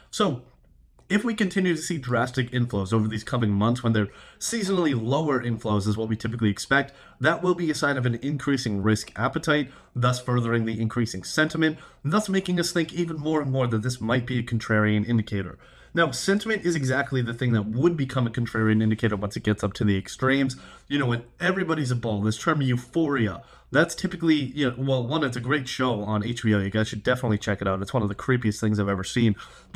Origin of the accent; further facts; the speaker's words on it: Boston, Massachusetts, United States; I mean, I grew up in Boston. There's not a lot of Krispy Kremes up there